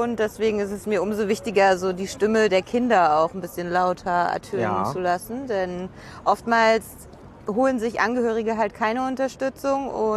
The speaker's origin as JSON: {"language": "German", "town": "Freiburg", "region": "Baden-Württemberg", "country": "Germany", "said": "Aus Freiburg."}